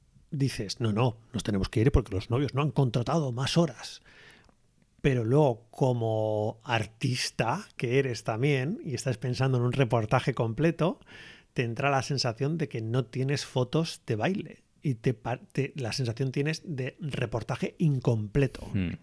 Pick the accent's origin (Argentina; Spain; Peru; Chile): Spain; Basque Country; Y al final siempre le acabo con la misma conclusión. Somos vascos y necesitamos oscuridad.